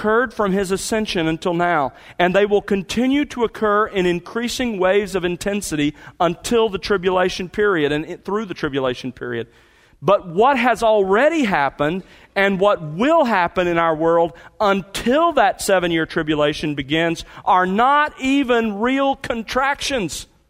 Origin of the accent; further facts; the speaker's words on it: the South, United States; we were raised in the South, moved out there.